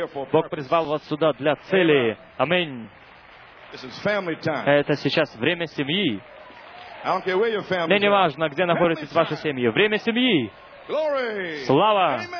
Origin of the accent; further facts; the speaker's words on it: New York, United States; Russian is a second language; из Нью-Йорка